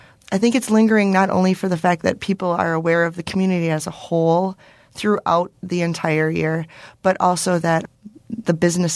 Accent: Milwaukee, Wisconsin, United States; Well, born and raised in Milwaukee, I know a lot about a lot of these sites

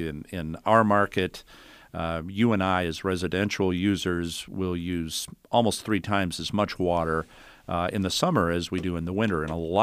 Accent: Nevada, Iowa, United States; Larry is calling from my hometown. I'm a Nevadan, not to be confused with a Nevadan.

